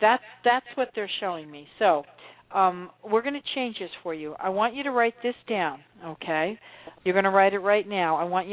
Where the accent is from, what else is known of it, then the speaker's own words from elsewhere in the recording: New Jersey, United States; But we're both from Jersey.